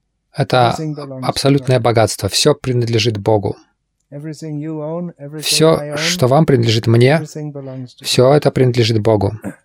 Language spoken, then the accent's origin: Russian; England, United Kingdom; У меня есть оправдание, я из Англии.